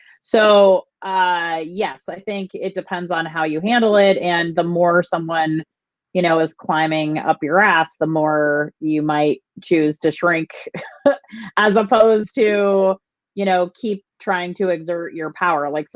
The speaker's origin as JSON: {"language": "English", "town": "Placerville", "region": "California", "country": "United States", "said": "No, I'm from Northern California, a place called Placerville, which is near Lake Tahoe, or sort of in between Sacramento and Lake Tahoe. Small town."}